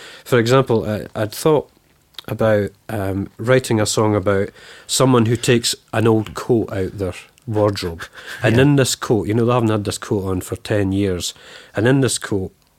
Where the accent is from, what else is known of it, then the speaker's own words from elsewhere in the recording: Scotland, United Kingdom; Well, I'm not from another planet, but I'm from Scotland. Can I buy you a whiskey?